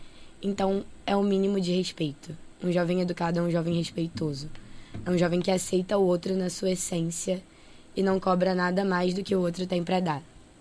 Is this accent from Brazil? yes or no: yes; Rio de Janeiro, Brazil; eu morava na Tijuca, eu cresci na Tijuca